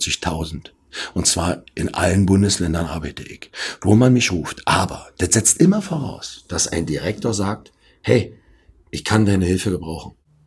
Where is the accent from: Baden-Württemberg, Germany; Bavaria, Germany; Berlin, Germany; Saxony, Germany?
Berlin, Germany; ich komme aus Berlin-Neukölln und ich komme aus dem Kampfsport.